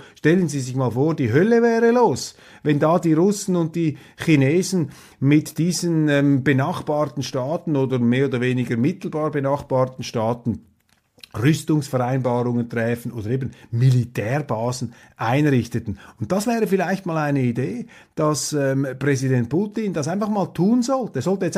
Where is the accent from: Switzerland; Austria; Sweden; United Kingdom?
Switzerland; Und das ist der wesentliche Grund, warum ich als Schweizer Schweizer sage, auf keinen Fall dürfen wir da bei diesem Club mitmarschieren